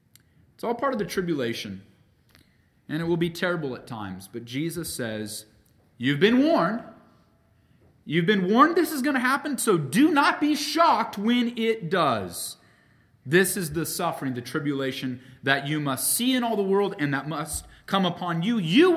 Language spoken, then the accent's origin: English; California, United States; Growing up in California in the end times madness era of the 80s and 90s